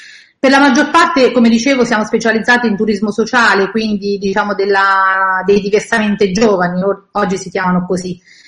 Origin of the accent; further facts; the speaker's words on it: San Benedetto del Tronto, Marche, Italy; io sono innamorata della mia terra, soprattutto San Benedetto del Tronto, da cui io vengo